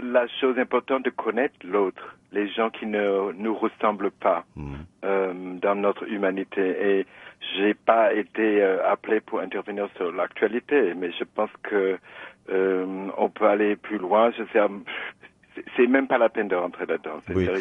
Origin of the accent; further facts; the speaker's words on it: United States; first language English; French is a second language; Je suis états-unien de l'Amérique profonde, de langue maternelle anglaise.